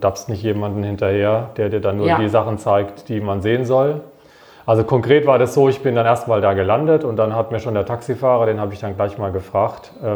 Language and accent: German; Wiesloch, Baden-Württemberg, Germany; weil meine Heimatstadt Wiesloch, die hat auch genauso viele Einwohner etwa